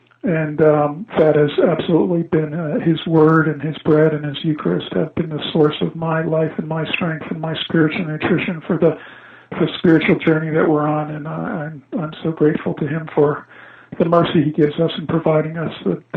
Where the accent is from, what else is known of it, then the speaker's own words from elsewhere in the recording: Long Island, New York, United States; I grew up in Long Island, New York, by the way.